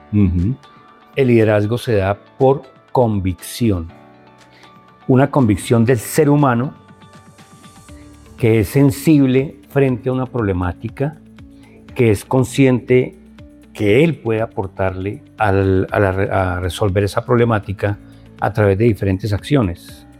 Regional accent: Soacha, Cundinamarca, Colombia; Yo nací en Soacha, un municipio que está a 14 kilómetros al suroccidente de Bogotá.

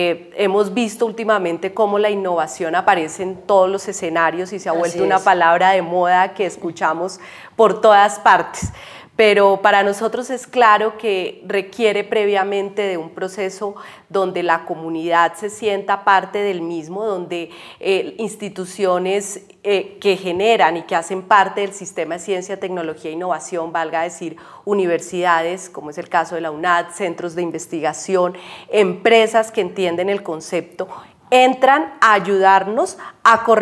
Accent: Colombia; como colombianos

